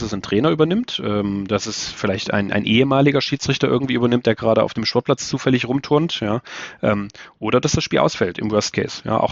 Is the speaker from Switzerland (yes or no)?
no; Friedrichroda, Thuringia, Germany; weil ich aufgewachsen bin in Friedrichroda. Das ist also eine Kleinstadt im Thüringer Wald.